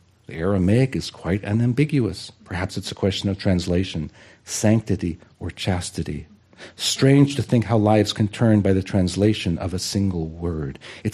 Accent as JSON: {"language": "English", "region": "California", "country": "United States", "tie": "born or raised there", "said": "I grew up in the East Bay, and I had an upbringing that was closely allied with synagogue and with Young Judea, which is a Zionist youth group."}